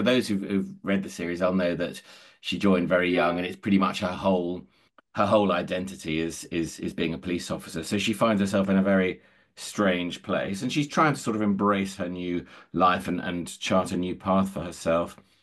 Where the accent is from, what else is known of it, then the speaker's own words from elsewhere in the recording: London, United Kingdom; now in Hertfordshire, United Kingdom; I live in sunny Hertfordshire, which is not very sunny this morning. I've lived here for, you know, from London originally, but lived here for sort of the last 17 years.